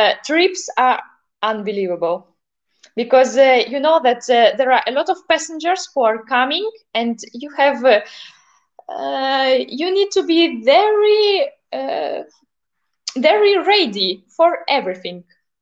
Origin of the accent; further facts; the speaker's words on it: Russia; Okay, for this, for focus, it's of course because I'm from Russia. So we have already a good discipline from our childhood.